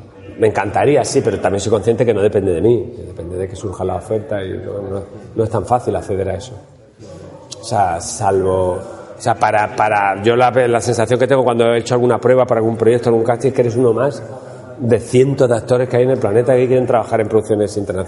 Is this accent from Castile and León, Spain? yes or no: no; Málaga, Andalusia, Spain; moved away as an adult; now in Madrid, Spain; Piensa que yo soy de Málaga, yo, por ejemplo, yo todo el cine que veía en aquella época era doblado. O sea, yo cuando ya en el 86 voy a Madrid